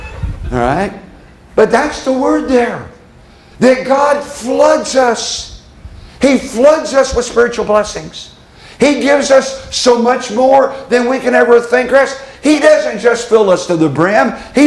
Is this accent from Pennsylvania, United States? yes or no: no; Indiana, United States; Someone asked me if I played basketball. I said, yes, I'm from Indiana. It's a religion in Indiana.